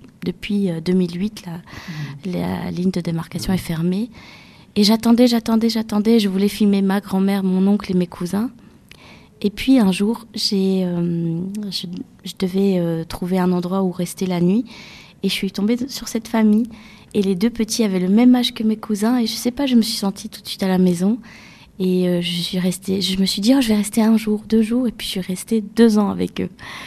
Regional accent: Belgium; also born or lived in Georgia; Alors, oui, j'ai quitté la Géorgie quand j'avais 5 ans. Et pendant 23 ans, j'ai grandi, j'ai étudié, j'ai vécu en Belgique. Puis un jour, je voulais retourner dans mon pays, apprendre le géorgien

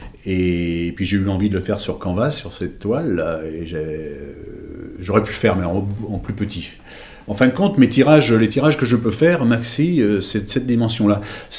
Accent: Brittany, France; parce que je suis breton

